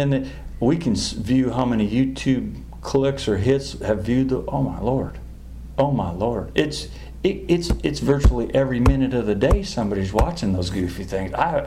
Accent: Michigan, United States; When I grew up in Michigan, from about the age of 14

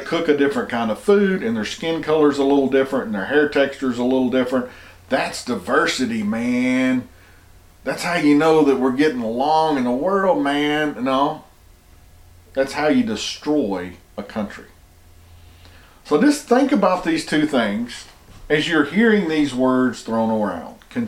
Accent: the South, United States; since I'm white, and especially since I'm male, and since I'm from the South

